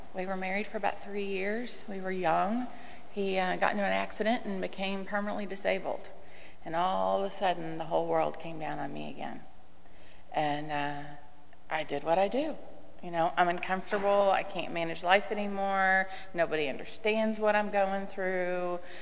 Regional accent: Louisville, Kentucky, United States; because I'm from Louisville, so Derby, I remember Derby festivities

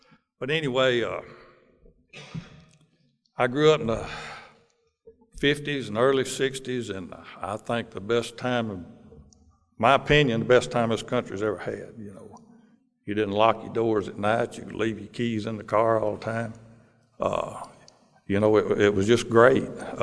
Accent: Gallatin, Tennessee, United States; also born or lived in Sparta / South Pittsburgh; we moved from South Pittsburgh to Gallatin in 1953. And so I grew up in Gallatin. You know, I was originally from Sparta over in eastern Tennessee, but that's where I grew up.

